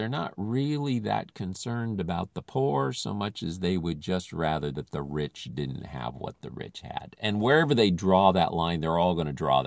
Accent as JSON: {"language": "English", "country": "Philippines", "tie": "born or raised there", "said": "Except I grew up in the Philippines. And I saw people who were desperately poor."}